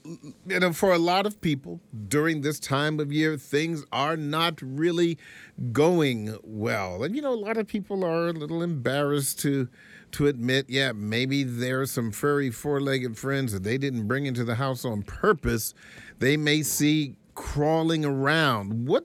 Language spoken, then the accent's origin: English; Lanham, Maryland, United States; I remember as a kid, growing up in Lanham